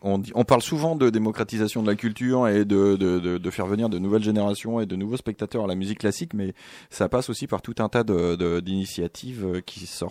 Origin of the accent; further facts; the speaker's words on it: Auvergne-Rhône-Alpes, France; Dans les années 70, quand j'ai grandi en Haute-Savoie